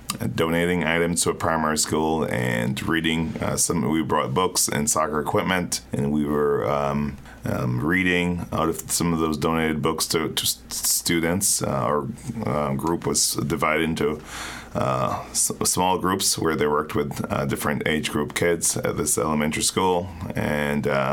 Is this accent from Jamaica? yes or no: yes; Jamaica; moved away as an adult; now in United States; I was born in Jamaica. I grew up there. I was a teacher there. I met my wife there.